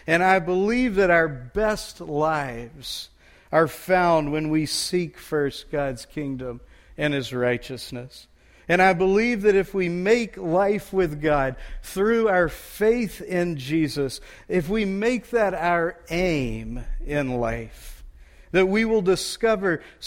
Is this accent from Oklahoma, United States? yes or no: no; Texas, United States; I was born and raised in Texas, and if you know any Texans, you might know that we think there's no place like it.